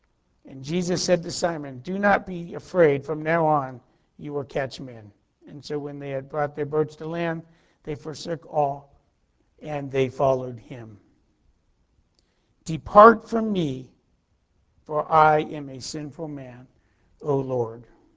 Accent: Anaheim, California, United States; also born or lived in Corona; now in Colorado, United States; We moved back from Corona to Anaheim. In fact, yesterday I was driving around. I'm visiting from Colorado for a few days while my wife is on the women's retreat. We looked at some old houses. where I lived

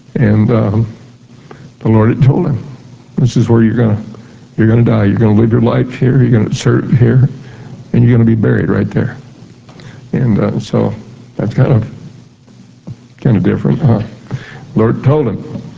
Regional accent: Kansas, United States; And he had a farm in Kansas. I'm from Kansas, a little farm there, farm community, and near Wichita.

